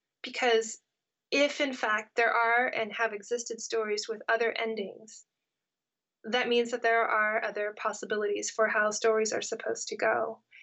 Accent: California, United States; I always sort of was this, you know, know-it-all American kid growing up in California

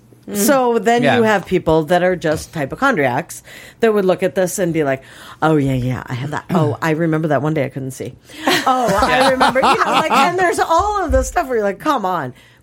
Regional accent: Minnesota, United States; Because when they found out I was from Minnesota, when was the last time you were there?

